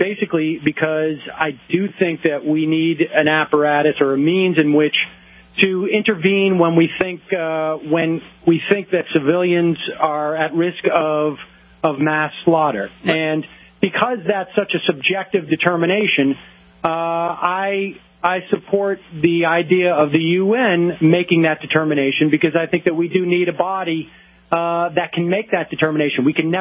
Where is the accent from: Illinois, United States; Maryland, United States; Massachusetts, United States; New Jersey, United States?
Massachusetts, United States; Worcester; I grew up in Worcester, so I know how things how late things can show up in certain areas of the country.